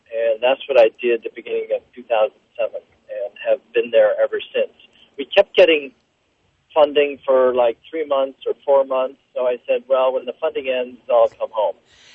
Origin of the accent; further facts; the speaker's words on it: Carmel, California, United States; now in Rwanda; I come from Carmel, California, by the ocean, so it's a far cry from that.